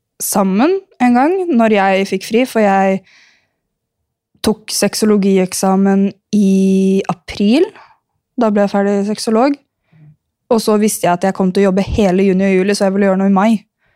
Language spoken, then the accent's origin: Norwegian; Kragerø, Vestfold og Telemark, Norway; now in Oslo, Norway; for da bodde jeg fortsatt hjemme i Kragerø.